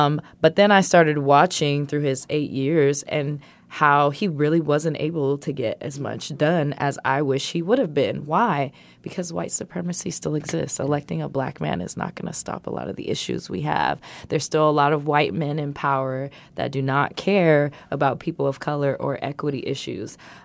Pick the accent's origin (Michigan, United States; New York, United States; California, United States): California, United States; Santa Barbara; born there; So I was born in Santa Barbara, right at College Hospital